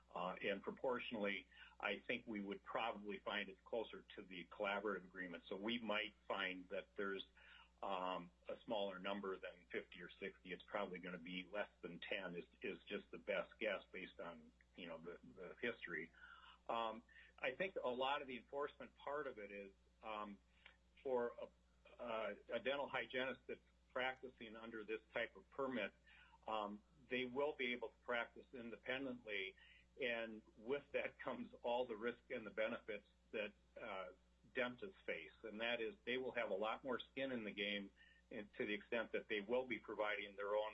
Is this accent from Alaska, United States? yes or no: yes; Fairbanks, Alaska, United States; I'm from Fairbanks